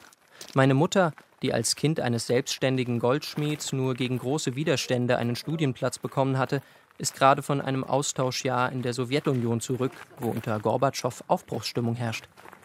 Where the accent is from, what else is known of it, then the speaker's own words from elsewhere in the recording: Erfurt, Thuringia, Germany; Von Erfurt aus, wo ich aufgewachsen bin und meine Eltern immer noch leben, ist man in anderthalb Stunden an dem alten Wanderweg.